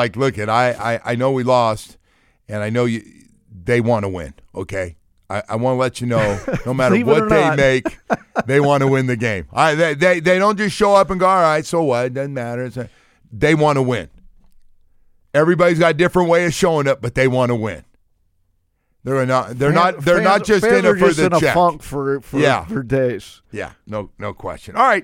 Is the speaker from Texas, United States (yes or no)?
no; California, United States; I grew up in the Bay Area. The Bay Area were my teams. I was close enough in a small town.